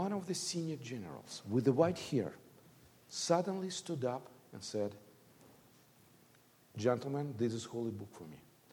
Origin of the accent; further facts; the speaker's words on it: Russia; English is a second language; I grew up in the Russia where in the church it was different compared to the present time.